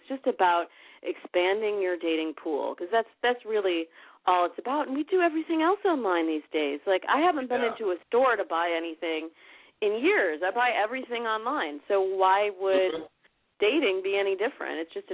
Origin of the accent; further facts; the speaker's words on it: Midwest, United States; now in California, United States; Well, I come from the Midwest, and I moved out to California with big dreams of being in the entertainment biz.